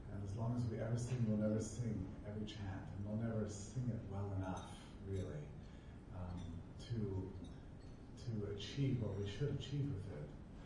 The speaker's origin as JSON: {"language": "English", "town": "Auburn", "region": "Alabama", "country": "United States", "said": "even though I'm from Auburn, Alabama."}